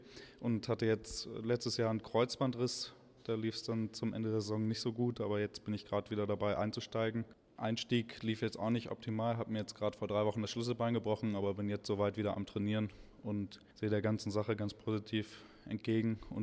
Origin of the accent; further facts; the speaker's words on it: Hanover, Lower Saxony, Germany; hier mal die Atmosphäre beim Marathon hier in meiner Heimatstadt aufzunehmen